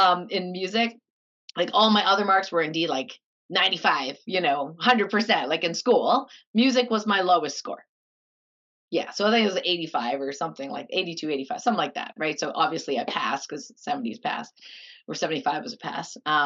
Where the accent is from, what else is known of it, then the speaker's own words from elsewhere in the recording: Canada; Which I was like, fine, I'm Chinese Canadian. We don't show our emotions.